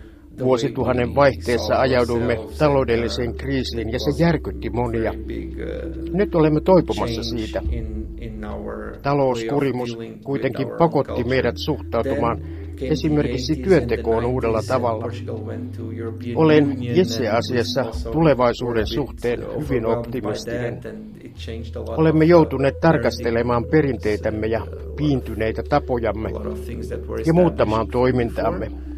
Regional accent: Portugal; Finnish is a second language; kotimaassani on portugalilaisen identiteetin uudelleen löytyminen.

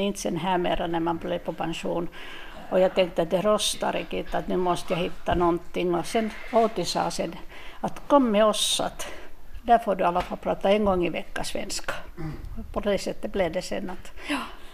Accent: Finland; first language Finnish; Swedish is a second language; now in Vilnäs, Finland; Det var bara jag som var finne. Eller finskspråkig eller pratade finska. Men att sinsemellan pratade vi alltid finska. Och sen när jag blev ensam och flyttade hit till Vilnäs.

